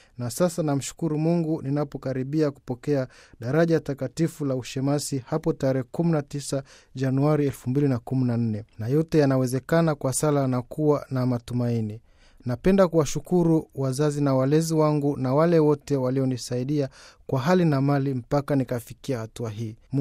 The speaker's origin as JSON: {"language": "Swahili", "town": "Useri", "region": "Kilimanjaro", "country": "Tanzania", "tie": "born there", "said": "nimezaliwa katika parokia ya Useri, Jimbo Katoliki la Moshi, Tanzania. Ninatoa katika familia ya watoto saba na mimi nikiwa ni mtoto wa sita. Nililelewa katika misingi ya Kikristo tangu nikiwa mdogo."}